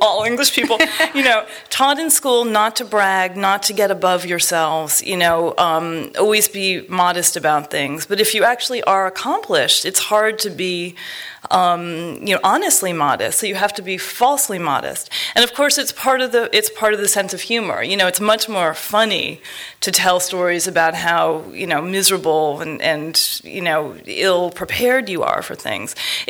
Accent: United States; and since I'm American, I started asking questions

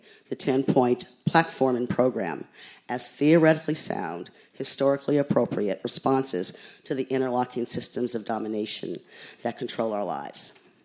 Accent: Tacoma, Washington, United States; Growing up in Tacoma, Washington, I wasn't the kind of person that ever was exposed to a single solitary bit of information about Black writers.

